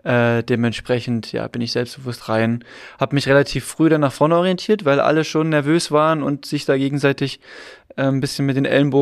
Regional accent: Leipzig, Saxony, Germany; ich komme aus Leipzig, ist nur eine Stunde weg.

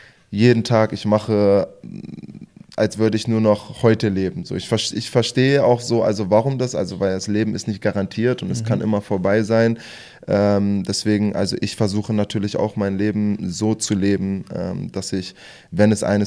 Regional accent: Germany; Also in Deutschland, es war früher so, muss ich ehrlich sagen, wo ich aufgewachsen bin, Kindergarten, Schule

